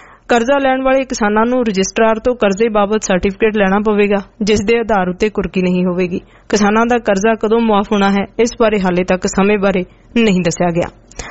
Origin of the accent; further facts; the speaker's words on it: Karnataka, India; first language Kannada; Punjabi is a second language; ਮੂਲ ਰੂਪ ਵਿਚ ਮੈਂ ਕਰਨਾਟਕ ਦਾ ਰਹਿਣ ਵਾਲਾ ਹਾਂ। ਮੈਂ ਪੰਜਾਬੀ ਭਾਸ਼ਾ ਸਿੱਖ ਕੇ ਪੰਜਾਬੀ ਚ 12 ਕਿਤਾਬਾਂ ਲਿਖ ਚੁੱਕਿਆ ਹਾਂ।